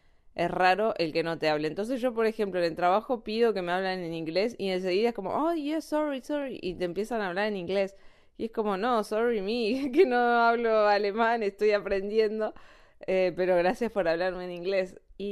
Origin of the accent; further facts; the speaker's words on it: Argentina; now in Spain; hay personas acá que te preguntan de dónde sos y le decís de Argentina